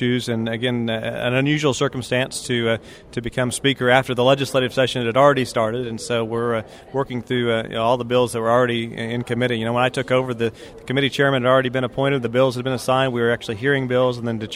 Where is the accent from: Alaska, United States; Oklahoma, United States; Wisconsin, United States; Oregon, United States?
Oklahoma, United States; Cherokee; You know, we farm in Alfalfa County and Woods County. I grew up around the Tacoma and Cherokee areas, and particularly in the hog business.